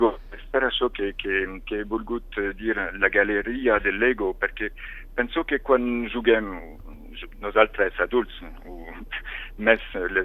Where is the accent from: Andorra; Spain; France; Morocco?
Andorra; Ordino; perquè jo soc d'Ordino i és un lloc que m'agrada molt descobrir i donar a descobrir també.